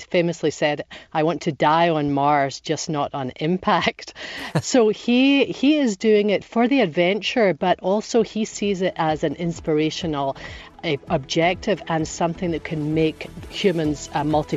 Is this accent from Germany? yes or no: no; United Kingdom; Despite being a Brit, I put my money on Elon Musk.